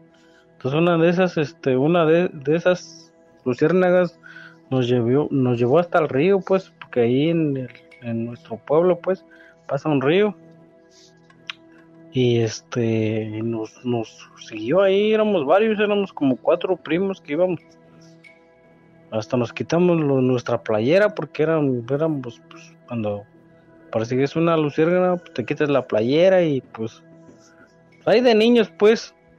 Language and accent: Spanish; Mexico City, Mexico; now in Tennessee, United States; Yo aquí ahorita estoy radicando en Tennessee, soy de la Ciudad de México, de ahí de por la Magdalena Contreras, y aquí estamos.